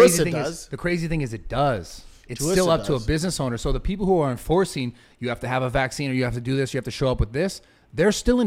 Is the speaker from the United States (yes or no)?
yes; San Francisco, California, United States; now in Woodland Hills, United States; I grew up my whole life. I grew up in San Francisco. I live in Sacramento State. I came down to Orange County, lived all in Orange County, all through Orange County, all through LA, lived in Woodland Hills now.